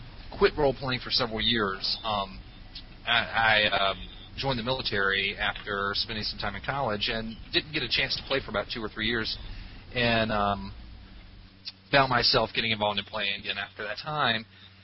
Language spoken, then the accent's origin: English; Deep South, United States; I grew up in the Deep South